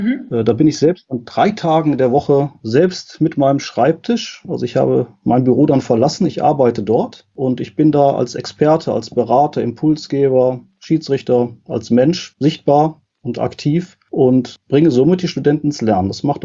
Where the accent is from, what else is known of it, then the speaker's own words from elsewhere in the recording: Düsseldorf, North Rhine-Westphalia, Germany; Und ich bin ursprünglich aus Düsseldorf und habe Erlaubnis, in Köln arbeiten zu dürfen. Bin in Aachen ausgebildet worden, akademisch.